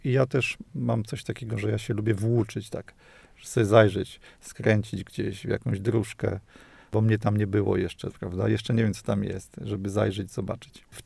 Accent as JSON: {"language": "Polish", "region": "Masovian Voivodeship", "country": "Poland", "lives_now": "Olsztyn, Poland", "said": "cieszę się z tego, że nie wróciłem do środka Mazowsza, skąd pochodzę"}